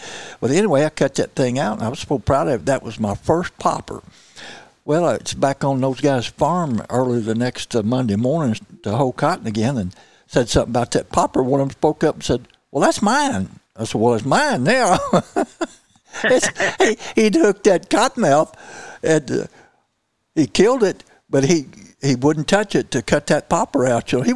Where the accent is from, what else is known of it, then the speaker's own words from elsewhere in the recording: Missouri, United States; I grew up in Southeast Missouri, Mississippi County, in fact, close to Mississippi River, but we had lots of bayous and sloughs to fish, you know.